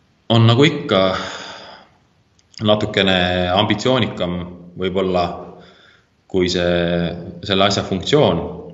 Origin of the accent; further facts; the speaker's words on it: Tartu, Tartu County, Estonia; now in Rõuge, Estonia; mä olen hetkel olles elupõline tartlane või nooruses tartlane, siis ma nüüd viimased juba võib-olla 15 aastat olen siukene uusmaakas. Ma elan Võrumaal Rõuge vallas